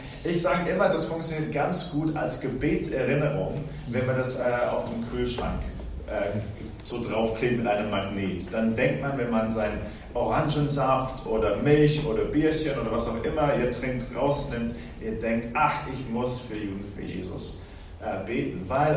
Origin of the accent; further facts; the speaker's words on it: England, United Kingdom; also born or lived in Israel; now in Berlin, Germany; ich bin in Israel geboren, in England aufgewachsen und wohne seit 7 Jahren in Berlin mit meiner Familie.